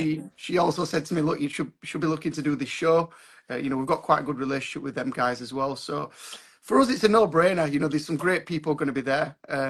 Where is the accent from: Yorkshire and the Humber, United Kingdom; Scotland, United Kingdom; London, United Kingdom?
Yorkshire and the Humber, United Kingdom; Huddersfield; So I'm from Huddersfield.